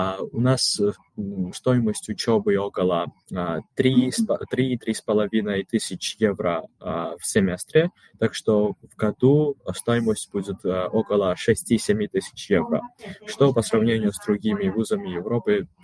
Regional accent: Georgia; Russian is a second language; now in Budapest, Hungary; Я международный студент из Грузии. Учусь сейчас в Будапеште и также работаю здесь

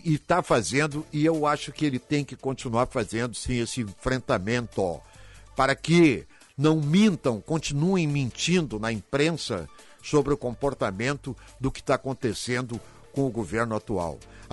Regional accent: Brazil; Eu sou brasileiro, eu quero o bem do meu país

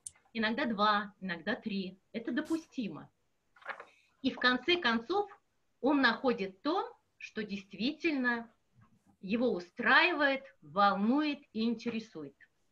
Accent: Pskov Oblast, Russia; born there; Я родилась в Псковской области, город Ног, где сейчас нахожусь.

